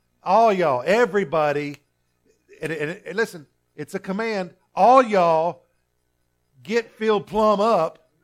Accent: Fort Stockton, Texas, United States; I grew up out in Fort Stockton, Texas, out in West Texas. It didn't rain very often.

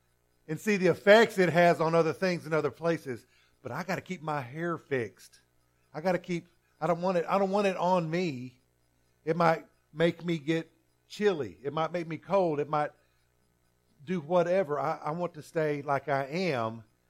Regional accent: Fort Stockton, Texas, United States; I grew up out in Fort Stockton, Texas, out in West Texas. It didn't rain very often.

